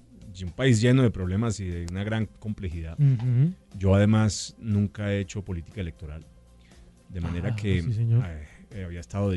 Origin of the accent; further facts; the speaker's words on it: Bogotá, Colombia; Yo soy un bogotano chandoso, un bogotano gosque, porque si bien mi abuelo paterno era bogotano raizal, uh-huh. mi abuela paterna es payanesa y mi bisabuela era santandereana. Y del lado de mi mamá, pues tengo un abuelo materno